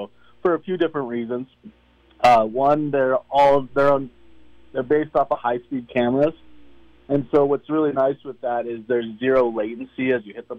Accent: Colorado, United States; also born or lived in Southern California; I grew up here in the Colorado area, and for the last, last 15 years, I've been out in Southern California.

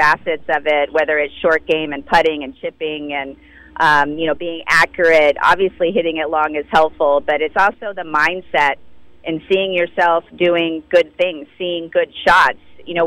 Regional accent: California, United States; my very first tournament just up the road at Balboa Park. So, you know, I'm excited to return back to my home state and defend my title

